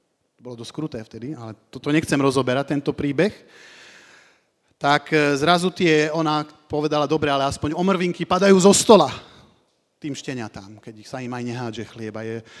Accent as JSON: {"language": "Slovak", "town": "Banská Štiavnica", "region": "Banská Bystrica Region", "country": "Slovakia", "tie": "born or raised there", "said": "Chod do miesta, kde si sa narodil. Chod do Banskej Štiavnice. Potrebujú ťa. A vrátil som sa do mesta, kde som žil."}